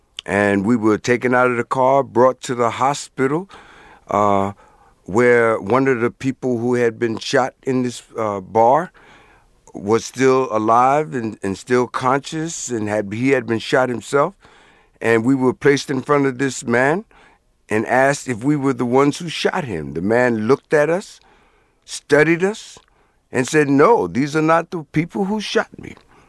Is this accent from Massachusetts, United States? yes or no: no; Paterson, New Jersey, United States; It just so happened that Paterson, New Jersey, was my hometown